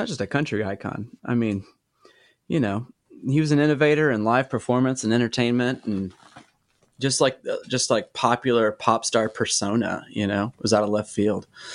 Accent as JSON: {"language": "English", "region": "Oklahoma", "country": "United States", "said": "Cause you know, like we're from Oklahoma, we're here. And so country has a pretty huge part in our culture here still."}